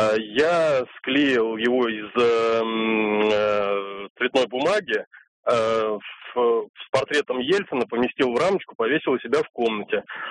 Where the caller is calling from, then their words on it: Moscow, Russia; я из Москвы.